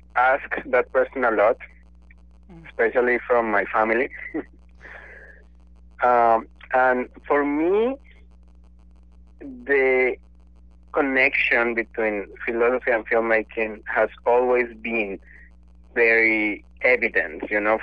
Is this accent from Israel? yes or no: no; Colombia; English is a second language; moved away as an adult; now in Los Angeles, United States; I am from Colombia, and I have a background in philosophy. I did a master's degree in philosophy in Colombia, and after that I came to Los Angeles because I wanted to pursue a career in filmmaking.